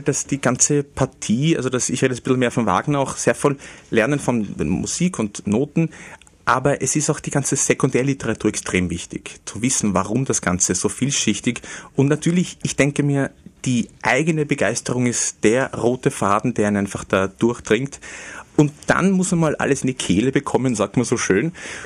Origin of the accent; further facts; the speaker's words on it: Lower Austria, Austria; Und ich bin sehr, sehr stolz als Niederösterreicher